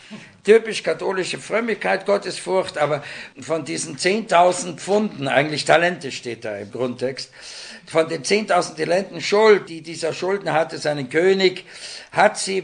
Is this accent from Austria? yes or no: yes; Austria; da stand Österreich, mein Heimatland.